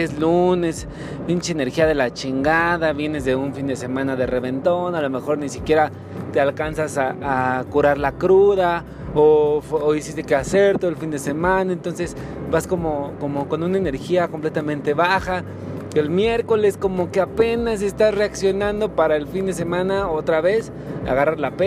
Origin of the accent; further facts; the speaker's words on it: Mexico; Como mexicana nos encanta los pinches días de descanso